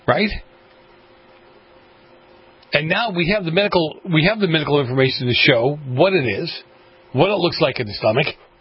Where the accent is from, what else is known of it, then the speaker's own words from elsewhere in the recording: Massachusetts, United States; This is MIT, the Massachusetts Institute of Technology, my home state.